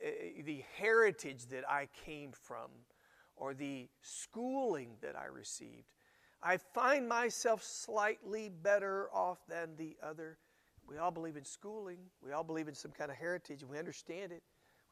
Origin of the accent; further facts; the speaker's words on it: United States; born there; Now, guys, I am an American. I was born in America.